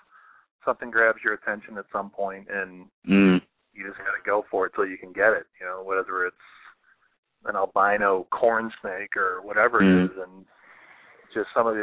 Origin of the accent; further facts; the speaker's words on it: Florida, United States; Oh, man, I grew up in Florida.